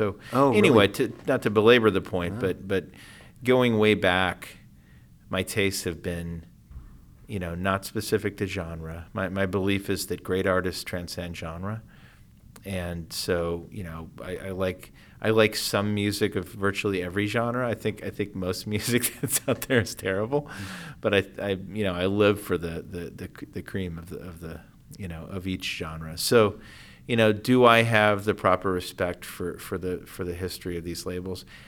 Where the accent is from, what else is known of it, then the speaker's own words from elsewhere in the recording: Bloomington, Indiana, United States; I grew up in Bloomington, Indiana, and he would come through for the Bean Blossom … Bluegrass Festival.